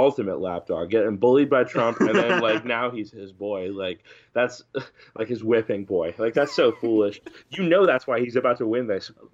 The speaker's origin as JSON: {"language": "English", "town": "Columbus", "region": "Ohio", "country": "United States", "said": "I am a musician from Columbus, a good friend of both Devin and Dylan."}